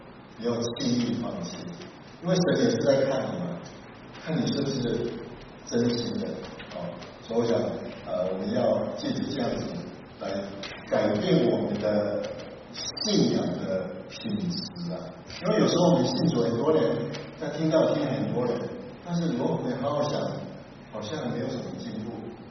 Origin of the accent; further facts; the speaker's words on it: China; 我们从大陆来的